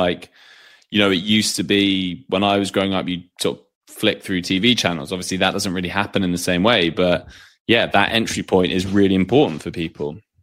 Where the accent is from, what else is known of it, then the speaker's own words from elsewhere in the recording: United Kingdom; I'm British.